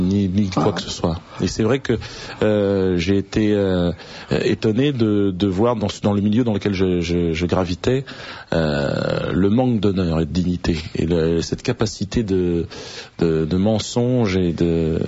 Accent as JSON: {"language": "French", "country": "France", "tie": "born or raised there", "said": "C'est dans ma double culture, je dirais que c'est cela. Même si j'ai grandi en France, c'est clair, et dans une tradition chrétienne, évidemment"}